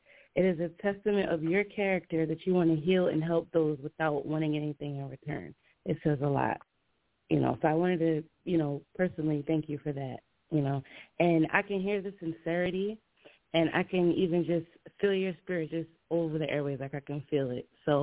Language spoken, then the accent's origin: English; Atlantic City, New Jersey, United States; Atlantic City. I'm from Atlantic City.